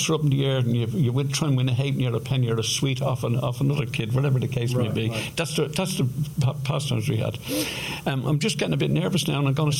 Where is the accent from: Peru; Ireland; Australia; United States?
Ireland; Dublin, Leinster; born there; Well, I was born in Dublin. I was born in Hollis Street Hospital